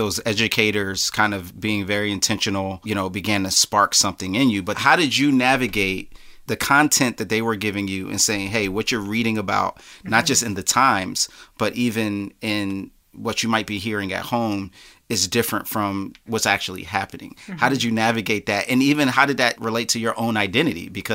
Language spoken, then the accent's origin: English; Philadelphia, Pennsylvania, United States; I heard of gangs growing up in Philly and knew of them